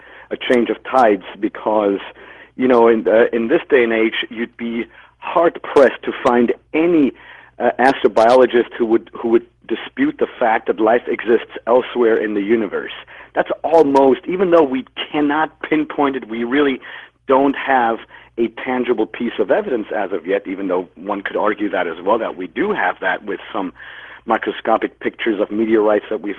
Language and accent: English; Switzerland; But because I grew up in Switzerland, when I learned that he was also in Switzerland, when I was in my early teens, 14, 15, I started to hang out and go to his lectures.